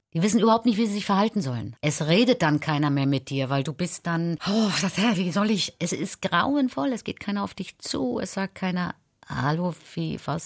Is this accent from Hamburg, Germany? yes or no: no; Mecklenburg-Vorpommern, Germany; now in Berlin, Germany; Meine Heimat Mecklenburg wird die Heimat bleiben. Wenn ich da hinkomme, spüre ich natürlich meine Wurzeln. Meine Eltern, meine Geschwister, alle sind noch da. Ich bin ja die Einzige, die weggegangen ist. Das ist zwar meine Geburtsstadt.